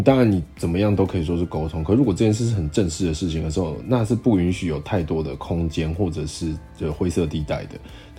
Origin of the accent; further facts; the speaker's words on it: Taiwan; 其实这个东西我们台湾这边怎么讲